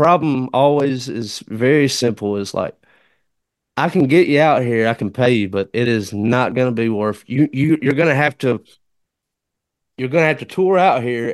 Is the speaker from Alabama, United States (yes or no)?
yes; Alabama, United States; now in Mississippi, United States; What I found is, I'm from Alabama. I currently reside in Mississippi